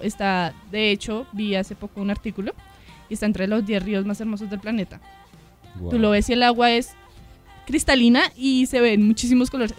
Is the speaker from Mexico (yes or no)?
no; Colombia; como colombiana, eres de mi gente